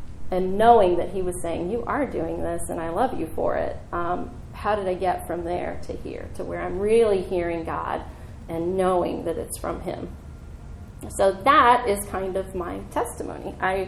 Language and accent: English; Columbus, Ohio, United States; also born or lived in Florida; I am from Ohio, so I made Buckeye cookies because Ohio is the Buckeye state.